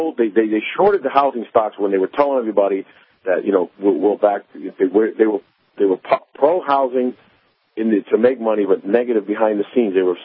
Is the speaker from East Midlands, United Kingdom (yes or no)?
no; Scotland, United Kingdom; And I'm a cheapskate. I'm a Scotsman.